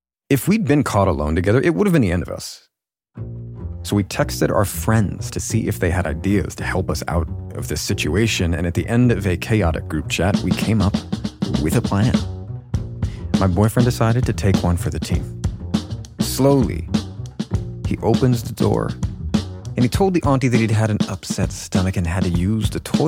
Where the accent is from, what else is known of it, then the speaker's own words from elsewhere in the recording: Tamil Nadu, India; I'm from Tamil Nadu, South India. My family, like a lot of middle-class families in my culture, were against me dating anyone.